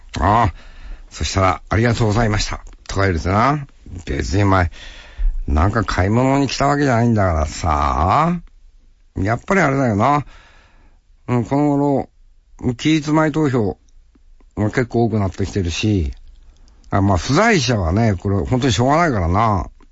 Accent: Tokachi, Hokkaido, Japan; 俺は十勝の人間ですから、十勝のから立候補してる候補者の中から選ばなきゃならないんだ

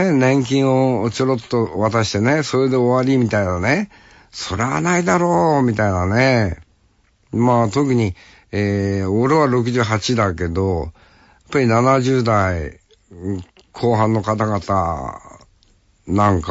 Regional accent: Hokkaido, Japan; なんといっても私は北海道民なんでね

